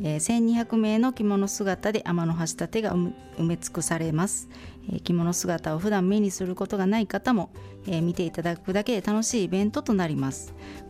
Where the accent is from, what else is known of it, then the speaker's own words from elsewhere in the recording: Kyotango, Kyoto, Japan; 丹後、京丹後市の峰山町。